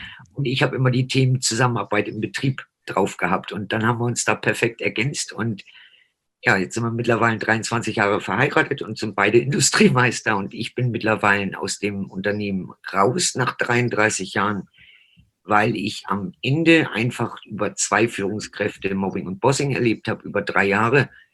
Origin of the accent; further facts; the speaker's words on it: Ahrensburg, Schleswig-Holstein, Germany; Ich bin gebürtig aus dem Norden, also in der Nähe von Hamburg, Ahrensburg, wenn einem das was sagt. Gibt es ein schönes Wasserschloss. Da meine ganze Jugendzeit verbracht, war viel in Dänemark früher.